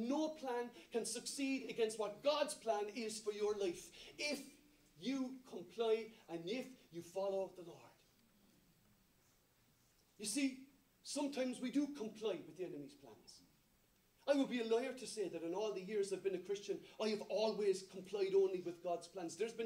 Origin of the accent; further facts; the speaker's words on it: Ireland; And I say that as an Irishman, and we love our mam, don't we, in Ireland?